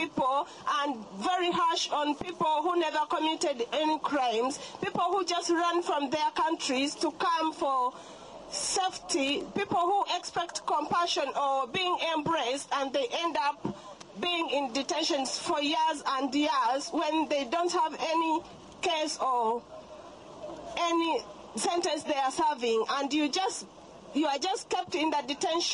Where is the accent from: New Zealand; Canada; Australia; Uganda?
Uganda; I come from Uganda. I was detained in Yellswood for 6 months. I've been in this country for 5 years.